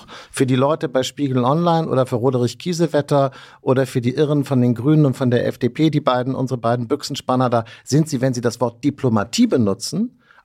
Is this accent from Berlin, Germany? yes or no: yes; Berlin, Germany; wir hier als Berliner in dieser Stadt das nicht können